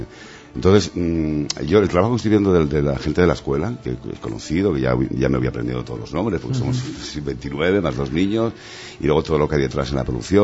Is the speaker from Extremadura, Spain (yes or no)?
yes; Manchita, Extremadura, Spain; estoy en mi tierra, en mis raíces, y que me vienen a la imagen mi infancia y en Manchita